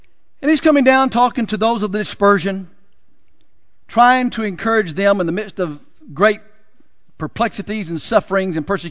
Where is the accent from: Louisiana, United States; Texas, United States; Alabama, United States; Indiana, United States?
Texas, United States; remember, I'm from Texas and you've got to be merciful for that.